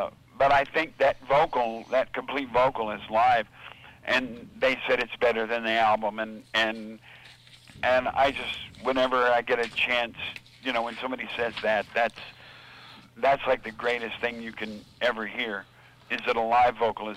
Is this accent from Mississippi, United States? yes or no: no; Texas, United States; accent: southern; because I'm originally from Texas, so had that southern accent